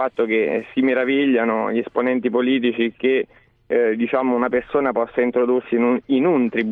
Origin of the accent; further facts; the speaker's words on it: Teramo, Abruzzo, Italy; Io in realtà sì, sono di Teramo, quindi lo frequento